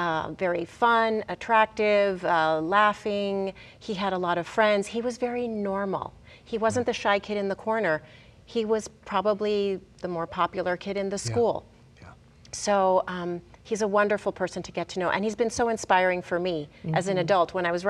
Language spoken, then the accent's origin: English; New York, United States; I'm from New York. We have very cold winters.